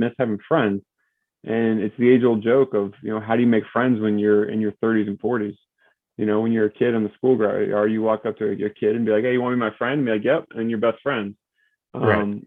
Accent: Arizona, United States; So I'm one of the very few natives of Arizona, born, raised here, went to Arizona State University, met my wife out there

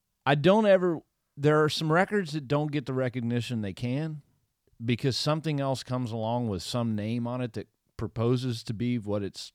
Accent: Texas, United States; because like I'm from South Texas and I'm telling you right now, like I can't sell tickets in Texas to save a donkey's ass.

